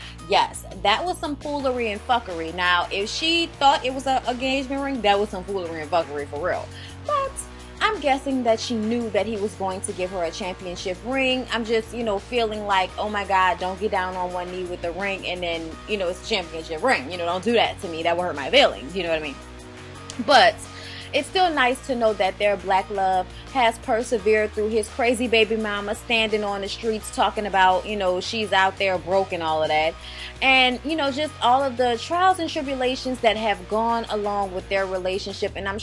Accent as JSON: {"language": "English", "region": "Louisiana", "country": "United States", "said": "Now, I'm from Louisiana, like I said, and I know my way around some situations."}